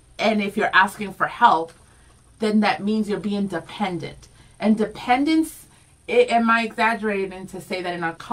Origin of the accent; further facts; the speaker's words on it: Rhode Island, United States; first language Spanish; English is a second language; also born or lived in Dominican Republic; I was born in DR. My first language is Spanish. My family's in DR.